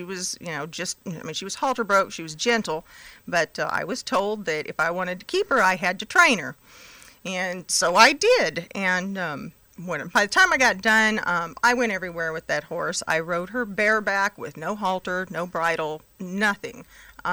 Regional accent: California, United States; now in McCormick, United States; I'm originally from California.

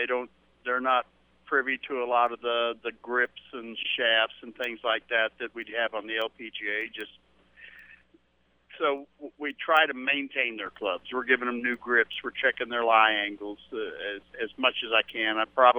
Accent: Texas, United States; It was cold. I'm a southern boy.

